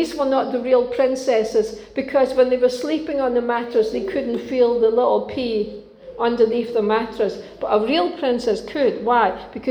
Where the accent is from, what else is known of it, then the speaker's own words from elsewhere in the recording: Denmark; English is a second language; You most of you know that I'm originally from Denmark